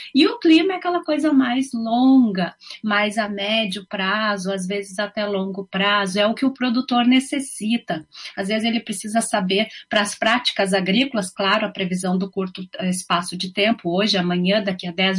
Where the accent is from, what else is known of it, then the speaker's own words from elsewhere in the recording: Camaquã, Rio Grande do Sul, Brazil; eu vim do interior do Rio Grande do Sul, né, região lá de Camaquã, que está pertinho da capital, em torno de 120 quilômetros, né, então eu vivia no interior, mas também tinha esse domínio, assim, da capital